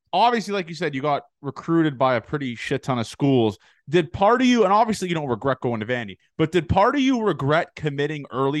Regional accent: Canada; So yeah, I mean, listen, obviously I'm Canadian.

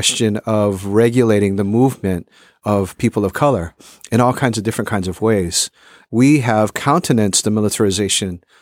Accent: Honolulu, Hawaii, United States; My mom worked in the police department. I grew up in Honolulu, Hawaii.

